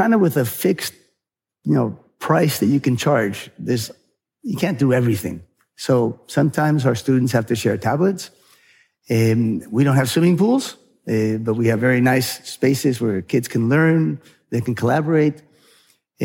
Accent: California, United States; And then I grew up partly in California.

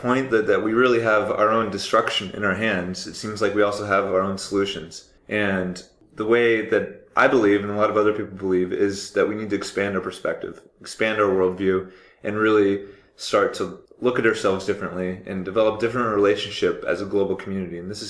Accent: United States; you know, I'm from the United States, and you kind of get this different perception of people all around the world.

